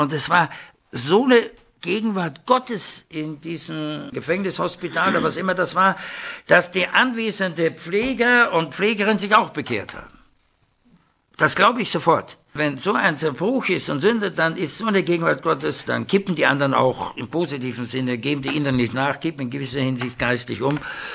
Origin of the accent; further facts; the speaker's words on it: Austria; da stand Österreich, mein Heimatland.